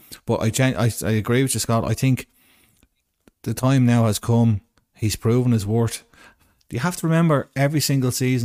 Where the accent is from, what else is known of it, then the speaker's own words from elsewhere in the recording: Ireland; as an Irishman, you want him to go on and be number one.